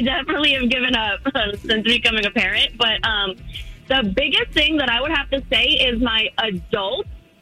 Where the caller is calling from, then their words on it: Winter Park, Florida, United States; calling from Winter Park.